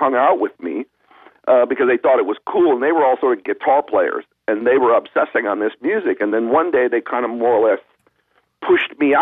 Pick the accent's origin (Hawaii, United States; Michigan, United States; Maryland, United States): Hawaii, United States; I grew up in Hawaii.